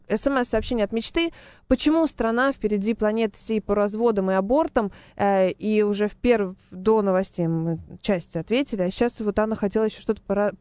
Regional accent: Moscow, Russia; accent: Moscow; пытается графически передать мой московский не акцент, наверное, да, как аканье, но мы же любим тут поакать.

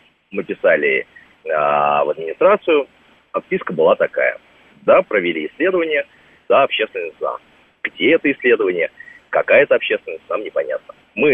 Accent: Istra, Moscow Oblast, Russia; Подмосковье. Я из Истры, и буквально сейчас на центральном сквере тоже строительство храма.

